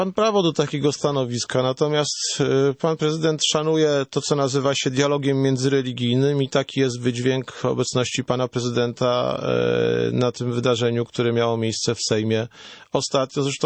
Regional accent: Lesser Poland, Poland; Też pozdrawiam, zwłaszcza, że jestem spod Krakowa

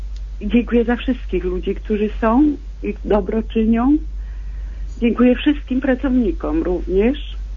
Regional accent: Legnica, Lower Silesian Voivodeship, Poland; Jestem z Legnicy. Jestem mamą Konrada.

